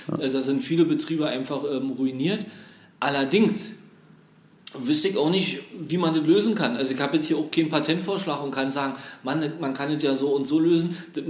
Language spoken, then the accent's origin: German; Berlin, Germany; wir jetzt gerade im Moment wieder als Berliner zum Beispiel nicht nach Mecklenburg-Vorpommern reisen können